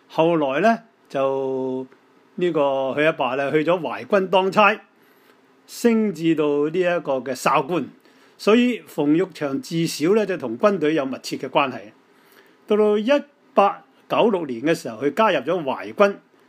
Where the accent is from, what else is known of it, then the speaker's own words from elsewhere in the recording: Guangdong, China; 所以倒窝就是我们广东人所讲的反骨